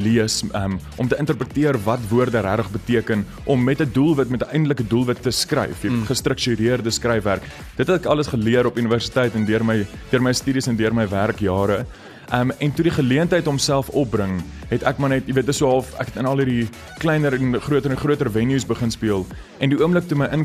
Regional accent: Bronkhorstspruit, Gauteng, South Africa; ek het in Bronkhorstspruit groot geword. Dit is 'n klein dorpie, maar dit is eintlik 'n baie musiekryke dorpie. So ek het daar skool gegaan, laerskool en hoërskool.

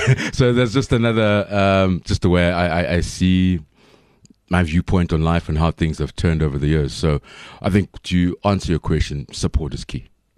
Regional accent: Soweto, Gauteng, South Africa; especially what was around us from born and bred in Soweto

